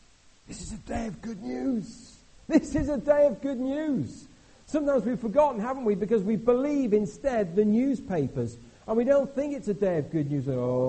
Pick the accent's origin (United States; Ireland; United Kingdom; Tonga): United Kingdom; Now, this is where I really struggle because, hey, we're British. We don't do excited, do we?